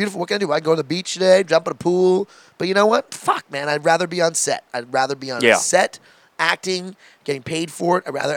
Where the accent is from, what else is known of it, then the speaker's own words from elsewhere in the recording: Toronto, Ontario, Canada; I still love some of my friends growing up in Toronto when I was back there those last few weeks.